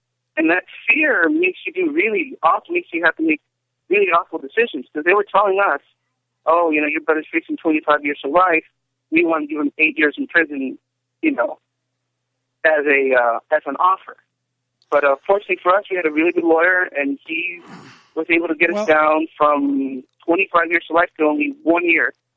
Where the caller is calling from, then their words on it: West Covina, California, United States; I'm calling from West Covina, which is just outside of Los Angeles.